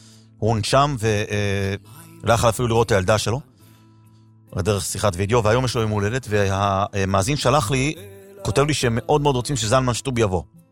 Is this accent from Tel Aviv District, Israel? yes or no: no; Jerusalem, Jerusalem District, Israel; גדלנו יחד בבית וגן